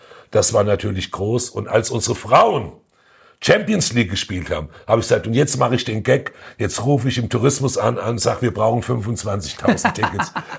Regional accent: Frankfurt, Hesse, Germany; Und du findest auch ich heute noch als echter Frankfurter Botschafter immer noch eine Ecke und immer noch eine Kneipe

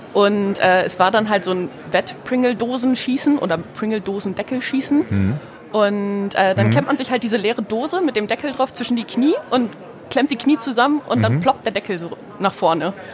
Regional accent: Oldenburg, Lower Saxony, Germany; born there; Ich komme gebürtig auch aus Oldenburg.

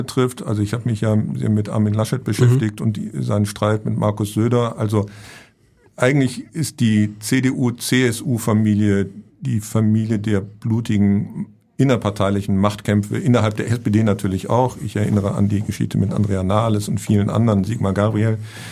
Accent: Hamburg, Germany; Sie sind Hamburger, ich bin Hamburger, wir kennen den schon ein paar Jahre.

